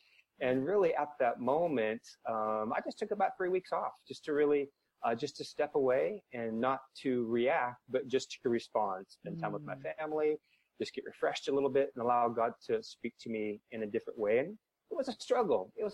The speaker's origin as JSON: {"language": "English", "region": "Washington", "country": "United States", "also_born_or_lived": "Southern California", "lives_now": "St. Louis, United States", "said": "So Washington is where I started, my home state, and then down to Southern California. I was there for about 7 years."}